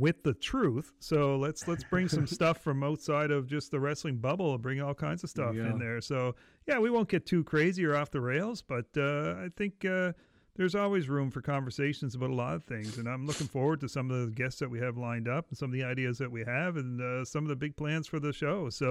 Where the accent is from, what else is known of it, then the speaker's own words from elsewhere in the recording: Canada; Oh, we're so Canadian.